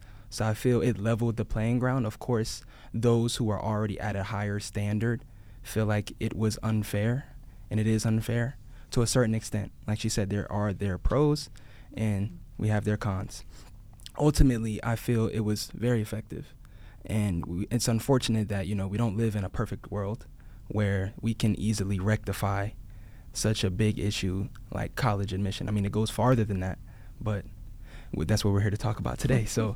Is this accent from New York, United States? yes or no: no; Newark, New Jersey, United States; I attend Arts High School here in Newark. I'm also from Newark